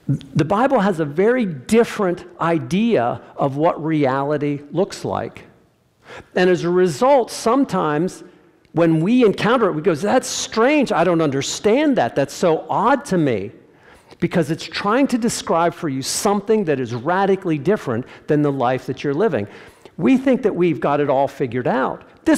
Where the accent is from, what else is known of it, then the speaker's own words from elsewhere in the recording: Pennsylvania, United States; I grew up in Pennsylvania, and it was along fence rows.